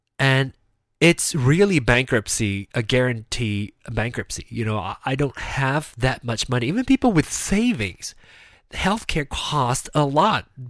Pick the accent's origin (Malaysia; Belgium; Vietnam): Malaysia; now in United States; I'm still a Malaysian citizen.